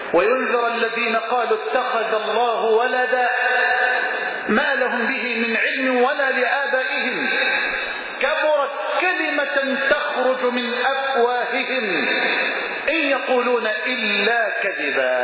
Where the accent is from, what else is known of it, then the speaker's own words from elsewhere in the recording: Damo, Dakahlia, Egypt; مسجدنا الأول في قريتنا المتواضعة دموه. هذا المسجد المبارك الذي ترونه على البحر مباشرة يعاد إنشاؤه من جديد، وهو المسجد الذي تربيت فيه